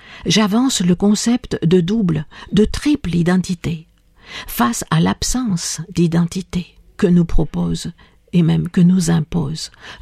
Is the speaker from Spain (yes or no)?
no; Marseille, Provence-Alpes-Côte d'Azur, France; born there; Ma mère est allemande, mon père est arménien, et moi je suis née à Marseille dans un bastion communiste, l'Estac.